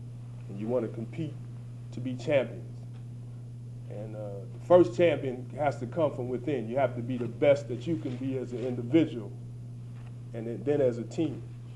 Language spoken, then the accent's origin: English; Cincinnati, Ohio, United States; You know, growing up in Cincinnati, I've been a fan of MAC basketball for a long time.